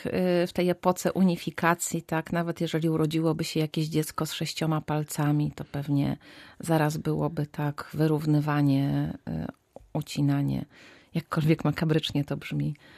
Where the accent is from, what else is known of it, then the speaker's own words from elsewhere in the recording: Dobra, West Pomeranian Voivodeship, Poland; moja rodzinna miejscowość to Dobra, ta koło Nowogardu, położona kilkanaście kilometrów zaledwie od Strzmieli.